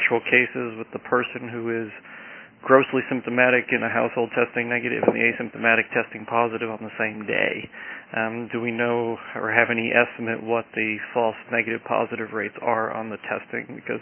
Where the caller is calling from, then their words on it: Cookeville, Tennessee, United States; from Cookeville.